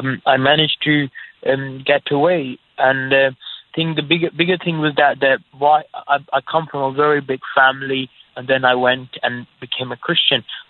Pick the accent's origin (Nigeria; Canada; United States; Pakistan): Pakistan; English is a second language; when I was growing up in Pakistan, everything comes in the media, like English station channels.